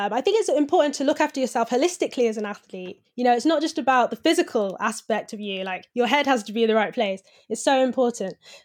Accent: Coventry, West Midlands, United Kingdom; At my school, I was one of the minority. I went to a private school in Coventry.

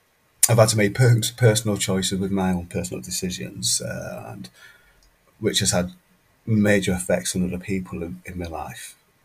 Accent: Manchester, North West England, United Kingdom; I grew up in Manchester, grew up in Hume, two Irish parents. I'm second of nine siblings.

